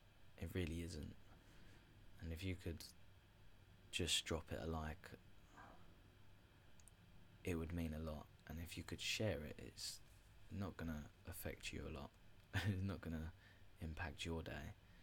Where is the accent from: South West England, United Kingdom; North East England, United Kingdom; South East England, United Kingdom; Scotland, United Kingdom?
South East England, United Kingdom; Medway; I'm from Medway. I draw from what I know. That isn't a joke.